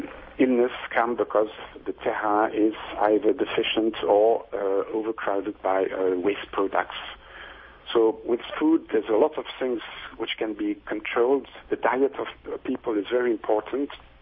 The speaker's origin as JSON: {"language": "English", "country": "Switzerland", "said": "I'm from Switzerland."}